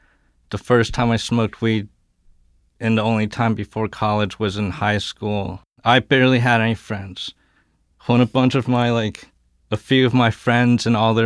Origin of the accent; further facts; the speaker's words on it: Florida, United States; I lived in three different suburbs of increasing size. And the first one was probably small to medium size.